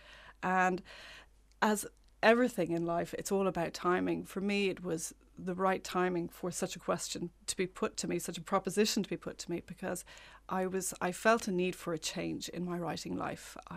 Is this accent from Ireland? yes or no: yes; Rathfarnham, Leinster, Ireland; I grew up in Rathfarnham